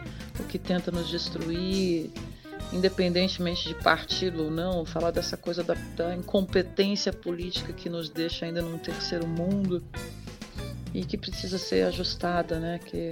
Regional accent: Mato Grosso, Brazil; porque eu sou mato-grossense, eu cresci naquela época ouvindo ritmos diferentes

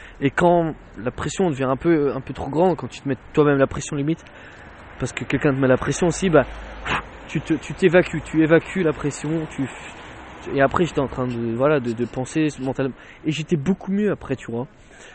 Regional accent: Nantes, Pays de la Loire, France; mais moi je viens de Nantes.

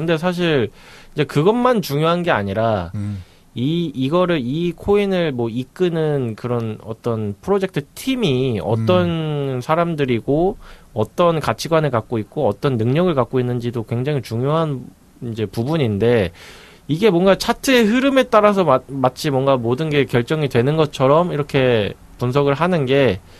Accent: Bucheon, Gyeonggi Province, South Korea; 저는 이제 부천 출신으로서 부천의 자랑은

